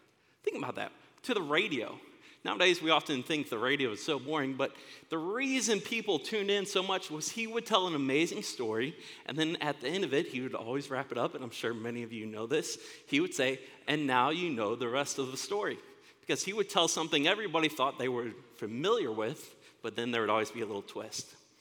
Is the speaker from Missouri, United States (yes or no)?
yes; St. Louis, Missouri, United States; Well, I grew up in St. Louis, and it was 107.